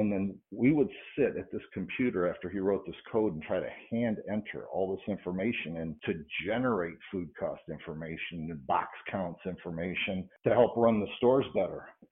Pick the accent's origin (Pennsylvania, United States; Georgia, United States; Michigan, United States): Michigan, United States; Detroit; Growing up in the Detroit area, you know, as our brand grew up